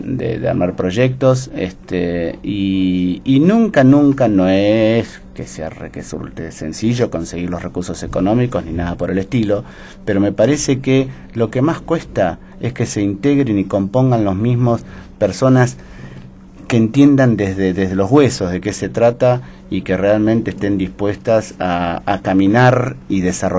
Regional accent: Martínez, Buenos Aires Province, Argentina; Yo me crié en Martínez, y eran tiempos difíciles, tiempos de dictadura.

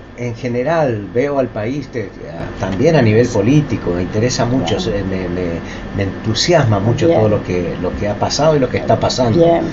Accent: Rosario, Santa Fe, Argentina; moved away; also born or lived in Venado Tuerto / Costa Rica; Mi infancia es rosarina, pasé toda mi infancia en Rosario, hice toda la primaria aquí, y en el 70 fui a Costa Rica por razones de trabajo de mi papá, que vive aquí en Rosario, es … allí me quedé.

